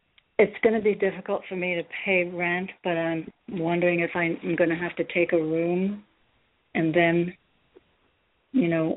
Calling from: Connecticut, United States; Hi, this is … I'm calling from Connecticut.

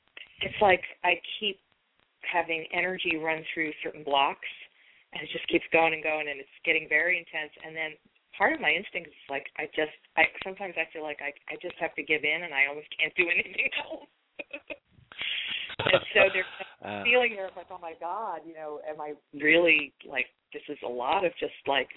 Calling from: New York, United States; I'm calling from New York.

